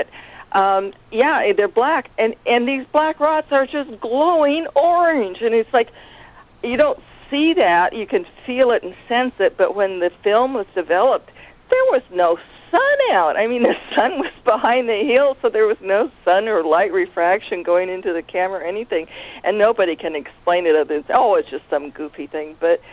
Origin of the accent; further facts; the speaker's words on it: Idaho, United States; I'm from Idaho, and all along the Snake River there's just petroglyphs all over the place